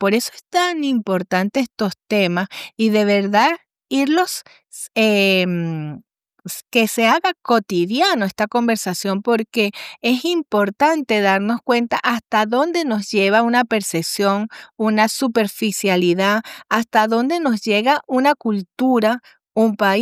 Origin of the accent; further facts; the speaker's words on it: Venezuela; porque yo como buena venezolana también había vivido en son de esas medidas